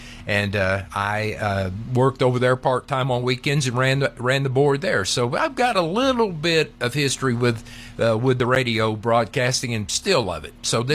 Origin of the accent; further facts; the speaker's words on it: Crowley, Texas, United States; Growing up in Crowley